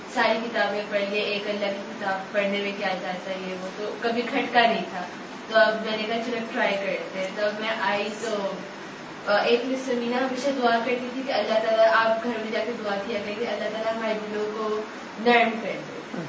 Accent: Faisalabad, Punjab, Pakistan; اور بیسیکلی میں فیصل آباد پاکستان سے ہوں.

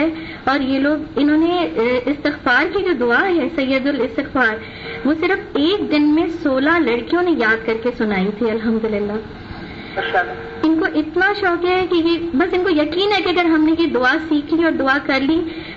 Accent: Thatta, Sindh, Pakistan; میں ڈسٹرکٹ ٹھٹا سے آئی ہوں اور ابھی فورتھ پیج میں زیر تعلیم ہوں. جی استاد میں ہاسٹل میں رہتی ہوں

